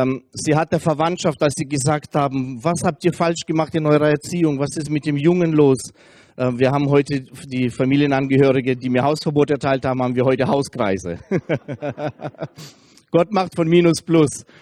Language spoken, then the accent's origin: German; Russia; Ich komme aus Russland, wir sind Russlandsdeutsche.